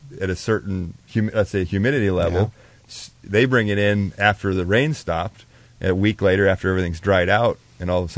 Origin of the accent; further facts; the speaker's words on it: Scottsdale, Arizona, United States; also born or lived in Kansas City; I was born in Kansas City, but we moved here when I was four to Scottsdale. So I've been almost native.